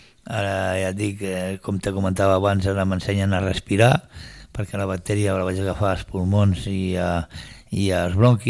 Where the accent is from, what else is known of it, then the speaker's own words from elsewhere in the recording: Catalonia, Spain; perquè jo sóc català, em sento molt català